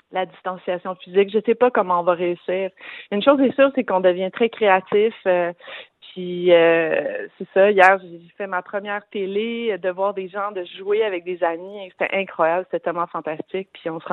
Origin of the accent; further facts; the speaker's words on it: Montreal, Quebec, Canada; En fait, je suis Montréalaise, je suis née à Montréal. J'ai fait toute ma vie à Montréal.